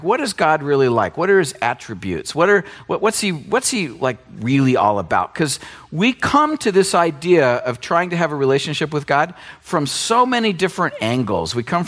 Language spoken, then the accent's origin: English; Oregon, United States; And when I grew up in Oregon, so for me, nice weather is anything.